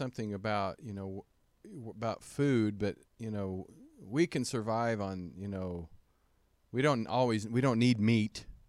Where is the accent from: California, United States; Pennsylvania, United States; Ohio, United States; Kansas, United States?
Kansas, United States; I grew up in Kansas where they have a nuclear power plant.